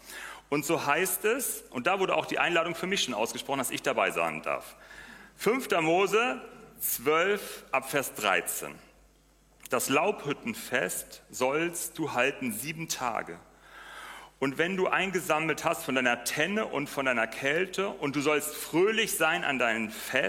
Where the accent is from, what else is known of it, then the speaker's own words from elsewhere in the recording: Northern Germany, Germany; Ich als Norddeutscher, mir fiel das nicht so schwer an dieser Stelle